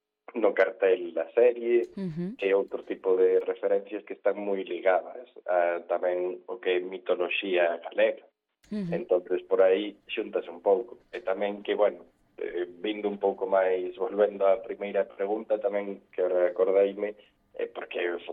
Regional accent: Ourense, Galicia, Spain; eu son de Ourense, estaba estudiando ali na Coruña

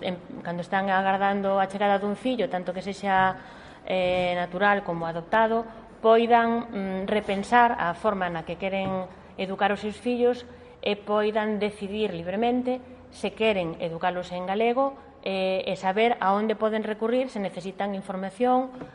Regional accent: Galicia, Spain

